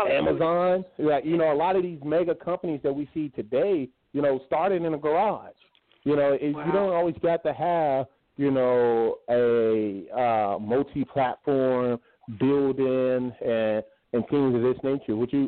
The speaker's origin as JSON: {"language": "English", "town": "Paducah", "region": "Kentucky", "country": "United States", "tie": "born or raised there", "said": "I grew up in Paducah, Kentucky."}